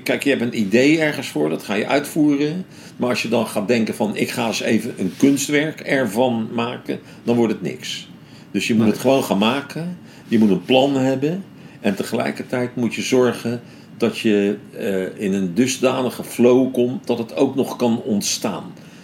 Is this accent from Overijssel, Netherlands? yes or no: no; The Hague, South Holland, Netherlands; born there; now in Rotterdam, Netherlands; Ik ben in Den Haag geboren, ja. Ja. Maar ik wil niet meer terug, hoor. Ik woon hier al meer dan 50 jaar woon ik in Rotterdam.